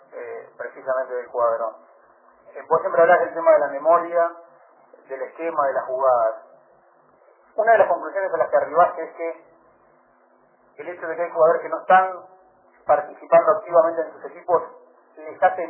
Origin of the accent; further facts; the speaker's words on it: Venezuela; Nosotros como venezolanos pensamos todo lo contrario